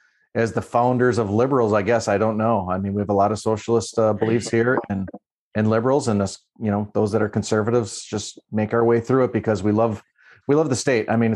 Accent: Wisconsin, United States; moved away as an adult; All right. Well, born and raised in Wisconsin.

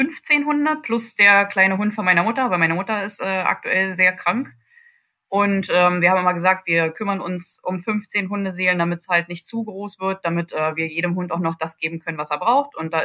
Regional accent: Berlin, Germany; ich bin jetzt mittlerweile 38 Jahre alt, komme eigentlich ursprünglich aus Berlin

